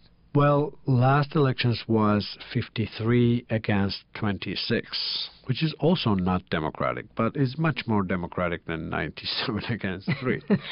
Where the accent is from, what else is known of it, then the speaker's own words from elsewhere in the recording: Georgia; accent: Georgian; I should read it with my Georgian accent.